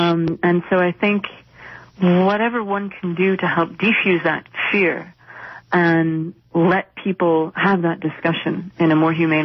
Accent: United States; moved away as an adult; also born or lived in Middle East; Of course, you know, I'm an American by birth. I grew up here. The pop culture, the comics, the TV shows, the movies, all of those things, you know, were part of my life growing up.

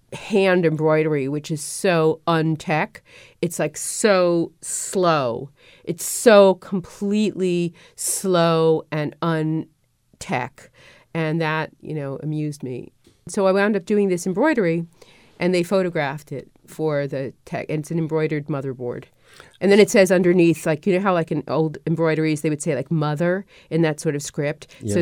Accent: Brooklyn, New York, United States; I grew up in Brooklyn. Block was like, that's yeah. it, you know, a block.

